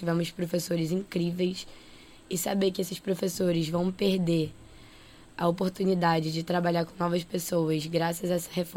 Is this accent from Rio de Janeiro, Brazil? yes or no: yes; Rio de Janeiro, Brazil; eu morava na Tijuca, eu cresci na Tijuca